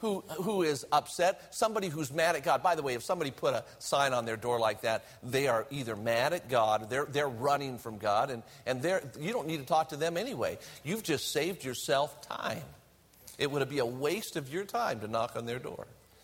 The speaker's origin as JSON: {"language": "English", "town": "Las Vegas", "region": "Nevada", "country": "United States", "tie": "born or raised there", "said": "because I grew up in Las Vegas. I went to church all my life"}